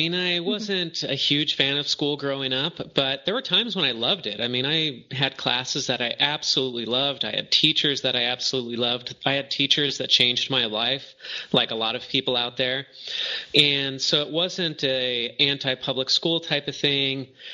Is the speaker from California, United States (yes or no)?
yes; Arcadia, California, United States; And I grew up in Arcadia, California. As I was growing up, we had a lot of kids from Taiwan and China moving into my city